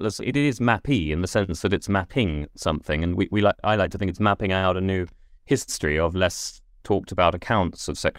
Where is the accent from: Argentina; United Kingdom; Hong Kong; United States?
United Kingdom; Letchworth, East of England; So I grew up in Letchworth on the council estate of the Edge